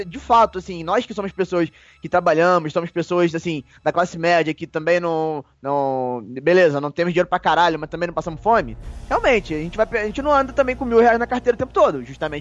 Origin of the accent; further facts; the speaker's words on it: Petrópolis, Rio de Janeiro, Brazil; Mas, só que assim, eu falo como petropolitano.